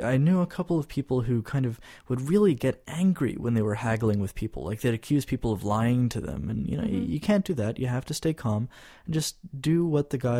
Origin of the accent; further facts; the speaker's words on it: United States; now in China; I'm too nice, and, you know, I grew up in the States. Things came with stickers on them, and you knew how much they cost.